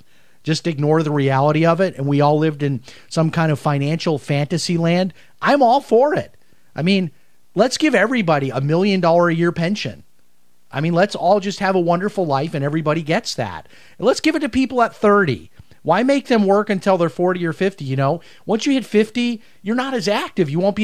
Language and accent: English; Chicago, Illinois, United States; moved away as an adult; I have a lot of relatives still in Chicago because I'm from Chicago originally, moved away when I was 18.